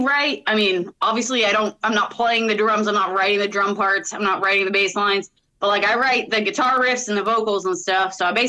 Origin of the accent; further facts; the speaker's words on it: Orlando, Florida, United States; now in Gainesville, United States; I mean, we live in Gainesville now, but we're from Orlando. At least my wife and I are.